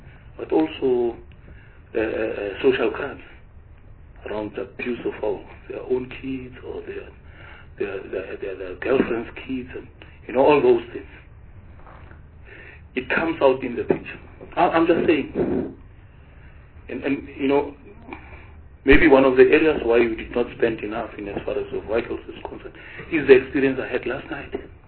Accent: Mamelodi, Gauteng, South Africa; And I hail from Mamelodi.

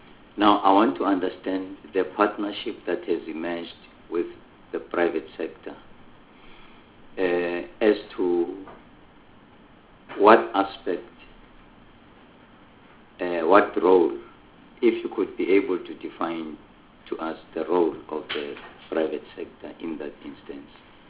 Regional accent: Gauteng, South Africa; I come from Gauteng, by the way, so my interest would be more biased towards questions to the Gauteng province.

